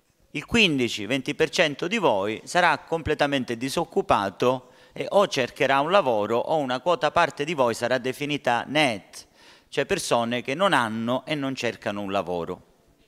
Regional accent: Palermo, Sicily, Italy; Io abito a Ballarò, sono palermitano come voi

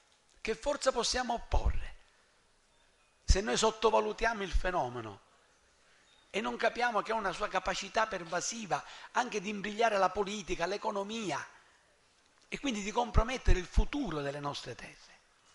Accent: Palermo, Sicily, Italy; sono un siciliano, un palermitano, ma non abbia paura perché vengo dalla Sicilia.

